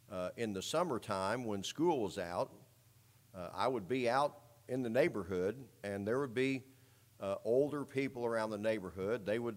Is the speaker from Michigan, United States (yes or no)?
no; Indianapolis, Indiana, United States; growing up in Indianapolis, we had winter weather.